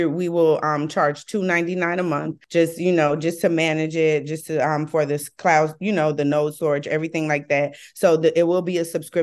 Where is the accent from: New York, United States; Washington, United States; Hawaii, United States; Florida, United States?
Florida, United States; Miami; now in Atlanta, United States; I am originally from Miami, Florida. However, I am a travel nurse and I'm currently on a travel assignment here in Atlanta, Georgia.